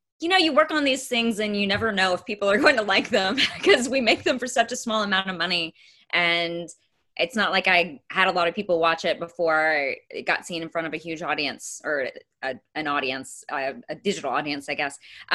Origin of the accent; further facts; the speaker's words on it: Texas, United States; growing up in East Texas, that's where I'm from